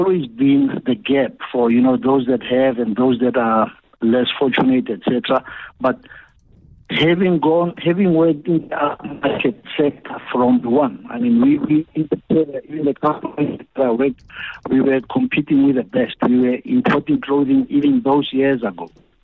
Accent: Atteridgeville, Gauteng, South Africa; I'm from Atteville, by the way. I heard you introduce me as

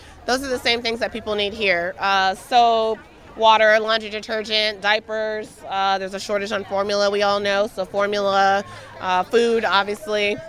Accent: Atlanta, Georgia, United States; I'm actually from Atlanta, Georgia. I'm the founder of Free 99 Fridge.

